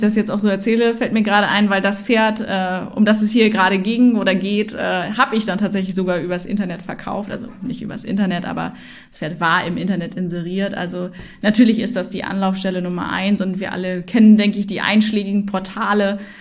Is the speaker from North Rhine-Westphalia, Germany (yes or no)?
no; Hamburg, Germany; wir sind echte Hamburger Derns. Genau, also ich wohne mittlerweile wieder in Hamburg